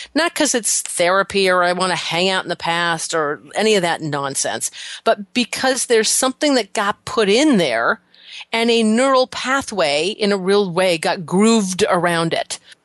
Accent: Colorado, United States; I'm from Colorado. I've seen plenty of dirt roads.

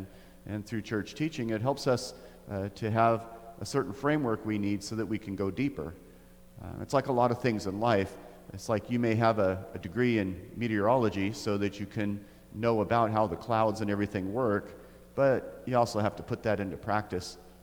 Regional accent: Oregon, United States; We're like, Brian, I'm from Oregon. I know what clouds look like.

